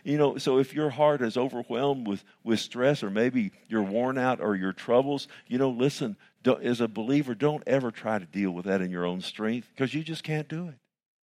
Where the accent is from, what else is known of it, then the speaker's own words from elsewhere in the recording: Fort Worth, Texas, United States; I love Fort Worth, okay? I grew up in Fort Worth, and I knew all the streets when I was a little boy